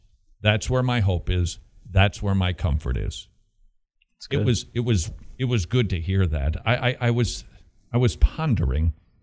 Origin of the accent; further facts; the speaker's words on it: Minnesota, United States; now in Atlanta, United States; Sorry for gloating to my home state, but the next time I complain about my humidity, I'm just going to think about, oh yeah, it's probably snowing right now in Minnesota.